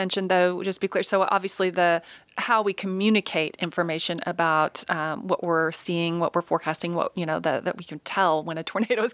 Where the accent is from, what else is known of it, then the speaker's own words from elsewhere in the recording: Oklahoma, United States; I mean, I remember I grew up in Oklahoma.